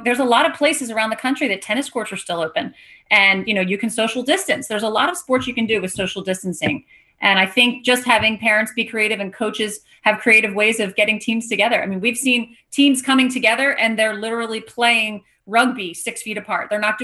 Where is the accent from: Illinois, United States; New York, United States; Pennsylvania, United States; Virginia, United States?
Pennsylvania, United States; Philadelphia; I'm actually from Philadelphia, but my company is based in the West Coast.